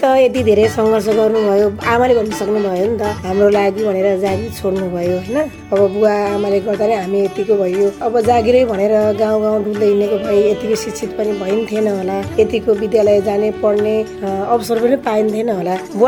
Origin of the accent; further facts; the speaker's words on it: Anshapur, Gandaki Province, Nepal; मेरो गाउँ यहाँ अंशपुर कास्की अंशपुर पर्छ।